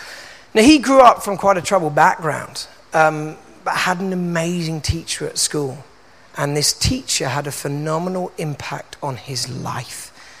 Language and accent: English; Manchester, North West England, United Kingdom; I grew up in South Manchester, a place called Birmingham.